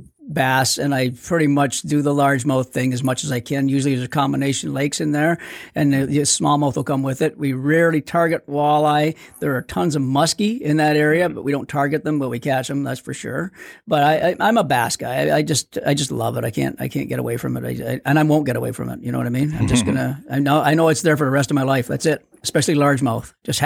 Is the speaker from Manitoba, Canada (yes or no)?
no; Corunna, Ontario, Canada; also born or lived in Port Credit / Napanee; So I was born in Port Credit or in that area. And then I moved to Corunna, which is close to Sarnia.